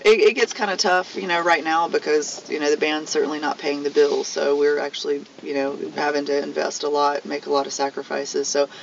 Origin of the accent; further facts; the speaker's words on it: South Carolina, United States; So we're all from South Carolina, different cities, but all from South Carolina.